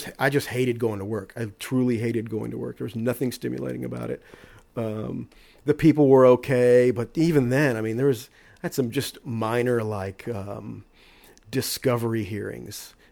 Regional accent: Austin, Texas, United States; I saw a lot of cool shows with a fake ID growing up in Austin.

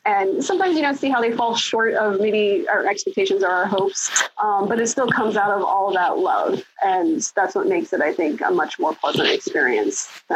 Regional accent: Ohio, United States; but I'm from Northeastern Ohio, and there was still a very legendary, like the horror host Goulardi, was back in the 60s.

